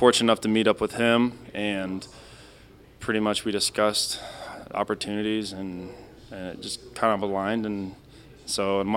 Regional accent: Edwardsville, Illinois, United States; also born or lived in Oklahoma / South Dakota / Iowa; So I was a military baby, so I bounced around. I was born in Oklahoma, moved to South Dakota, to Iowa. When I was in sixth grade, I moved to Edwardsville, and so went to middle school and high school there.

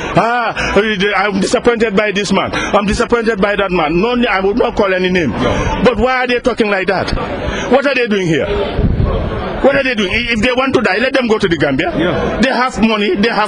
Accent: Birmingham, West Midlands, United Kingdom; I'm from Birmingham.

